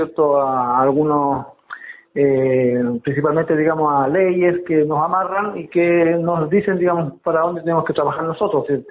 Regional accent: Tromen Bajo, Chile; Yo vengo de la comunidad de Tromen Bajo. Que está en el kilómetro 16, camino

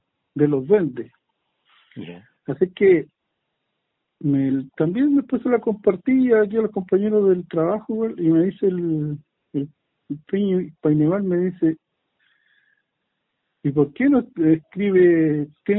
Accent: Toltén, Araucanía, Chile; de la zona costera de Toltén, de ahí donde parte el territorio del Willimapu. Soy bisnieto de … un lonco connotado de la zona

